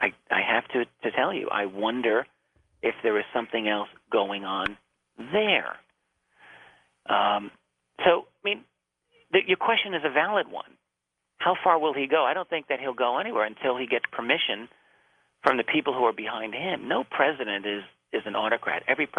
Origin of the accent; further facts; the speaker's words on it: Brentwood, New York, United States; I grew up in Brentwood, Long Island.